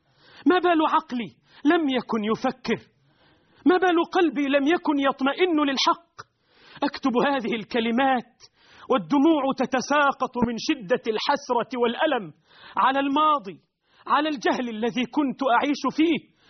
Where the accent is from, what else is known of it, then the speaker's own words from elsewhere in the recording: Dubai, United Arab Emirates; ولدت في الإمارات في دبي من والدين هاجرا من ساحل فارس في قديم الزمان إلى الإمارات في الخمسينيات، وقد نشأت وتربيت في بيئة تعج بالقذارة الاجتماعية،